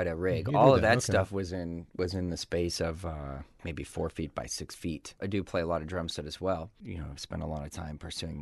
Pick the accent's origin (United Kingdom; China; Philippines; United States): United States; San Diego, California; born there; I was born in San Diego, and my family was from there.